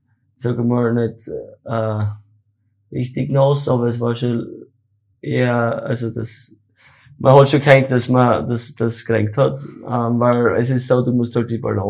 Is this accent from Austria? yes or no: yes; Styria, Austria; Also bei uns in der Steiermark